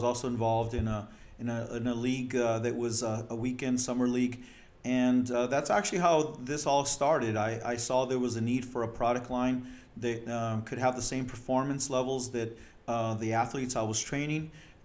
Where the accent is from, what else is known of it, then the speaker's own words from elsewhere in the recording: Los Angeles, California, United States; now in Seal Beach, United States; I am. Born and raised in Los Angeles. I was just telling you a little bit ago, I went to Long Beach State.